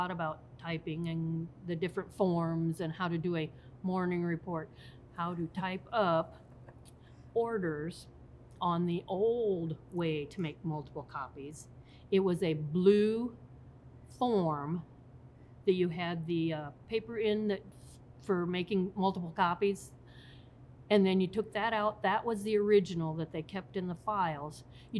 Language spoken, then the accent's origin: English; Iowa, United States; moved away as an adult; also born or lived in Sibley, United States; I grew up in Iowa, let's say that. I was born in Sibley, lived around Lamar's, lived around Sioux City, lived around Council Bluffs, graduated from Red Oak High School in Red Oak, Iowa.